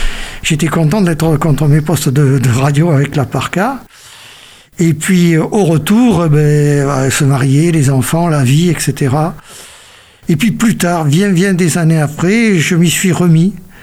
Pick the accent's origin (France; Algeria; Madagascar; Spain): France; Bordeaux, Nouvelle-Aquitaine; je suis bordelais, je suis né à Bordeaux à une époque où les mamans pouvaient accoucher à la maison. Donc pour ceux qui connaissent, je suis né près de la place de la Victoire, donc vous voyez c'est un peu le centre-ville.